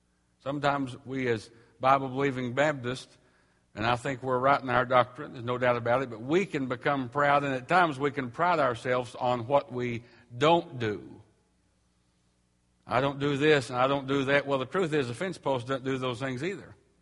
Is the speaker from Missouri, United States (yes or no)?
yes; Jefferson City, Missouri, United States; By the way, I grew up in Jefferson City, so this is home to me, and it's good to be back.